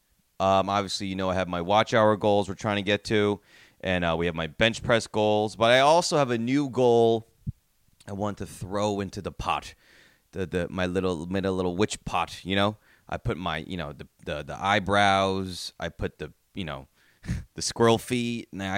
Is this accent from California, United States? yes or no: no; New Jersey, United States; I grew up in Jersey. I grew up with a bunch of knuckleheads. We curse all the time.